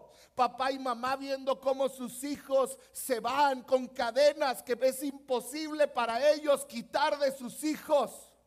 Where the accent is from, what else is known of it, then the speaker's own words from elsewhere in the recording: Mexico; Gracias a Dios somos mexicanos, Raciel.